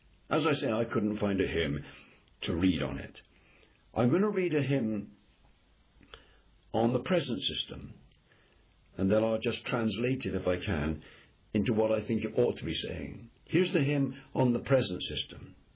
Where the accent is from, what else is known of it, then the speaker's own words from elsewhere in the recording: England, United Kingdom; Now, in my country, I'm an Englishman. I'm not in the Church of England